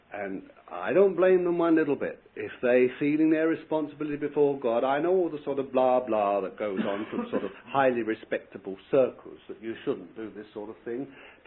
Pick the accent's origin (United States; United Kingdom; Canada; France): United Kingdom; Bethnal Green, London; born there; I was born in Bethnal Green in London